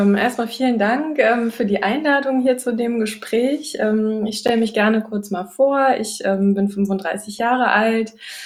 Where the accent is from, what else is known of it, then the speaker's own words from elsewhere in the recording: Northern Germany, Germany; now in Rhineland, Germany; Die Liebe hat mich ins Rheinland verschlagen. Ich bin aber eigentlich Norddeutsche und habe eigentlich auch die meiste Zeit meines Lebens im Norden verbracht, habe meine Kindheit am Ostseestrand verbracht und bin aber jetzt schon inzwischen seit gut 7 Jahren hier im Rheinland